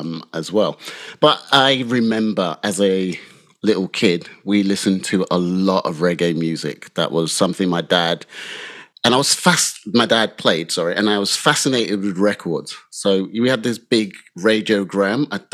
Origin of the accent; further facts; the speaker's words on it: London, United Kingdom; also born or lived in Nigeria; I was born in London and grew up in London in late 60s. So, yeah, I'm old codger. Uh-huh. Grew up in the 70s and moved back to Nigeria in 1977. Well, moved to Nigeria in 1977.